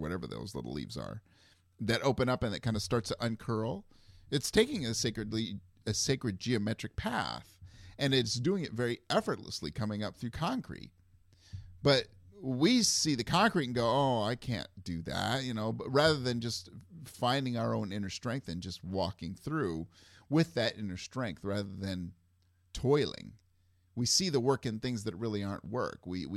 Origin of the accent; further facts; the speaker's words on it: Tacoma, Washington, United States; In my hometown here in Tacoma, uh-huh. Washington